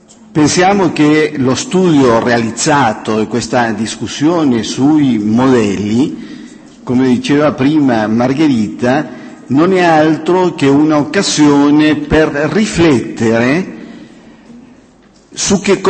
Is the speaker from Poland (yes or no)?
no; Chile; Italian is a second language; now in Europe; io in realtà non sono spagnolo, anche se i miei due cognomi sono spagnoli, io sono cileno, ma è da tanti anni che sono in Europa